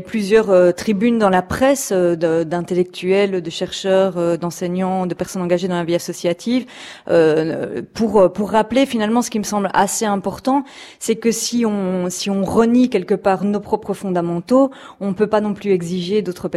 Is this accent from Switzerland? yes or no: no; Belgium; Mais elle me fait sourire en tant que Belge